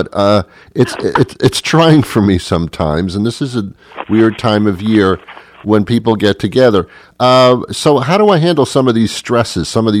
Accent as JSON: {"language": "English", "region": "New York", "country": "United States", "tie": "born or raised there", "said": "I grew up in New York, so I used to go to Radio City all the time and watch the movies"}